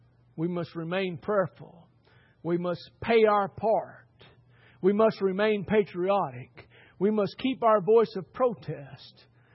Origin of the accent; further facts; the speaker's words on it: United States; But I'm an American, established and founded on the precepts of God's Word.